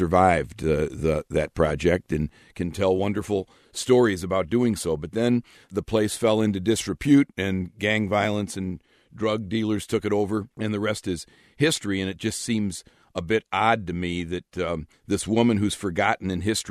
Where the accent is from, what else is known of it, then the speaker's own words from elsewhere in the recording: Chicago, Illinois, United States; We were talking before the show, Mia, about the fact that I come from Chicago